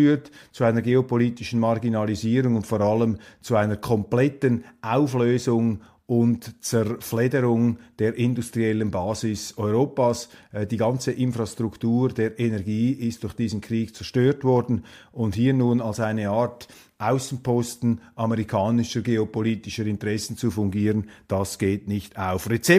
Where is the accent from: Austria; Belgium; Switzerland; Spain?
Switzerland; Wir müssen als Schweizer den Russen den Tarif durchgeben.